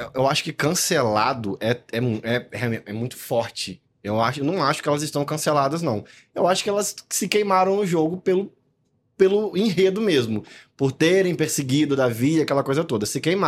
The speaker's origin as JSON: {"language": "Portuguese", "region": "Rio de Janeiro", "country": "Brazil", "said": "Então, eu sou do interior do Rio de Janeiro, né?"}